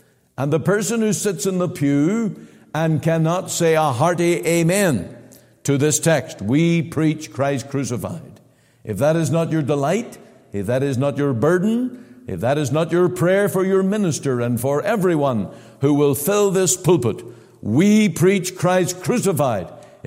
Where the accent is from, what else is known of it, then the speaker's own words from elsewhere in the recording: Omagh, Northern Ireland, United Kingdom; I was converted to the Lord Jesus in my hometown in Oma Free Presbyterian Church.